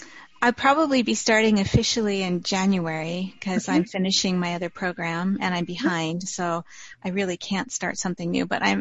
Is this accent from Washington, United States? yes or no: yes; Bellingham, Washington, United States; So I'm from Bellingham, Washington, up in the Pacific Northwest